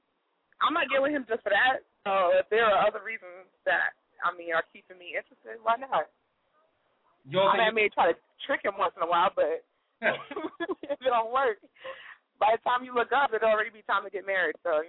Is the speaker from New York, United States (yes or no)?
yes; Brooklyn, New York, United States; Shut up. I'm from Brooklyn.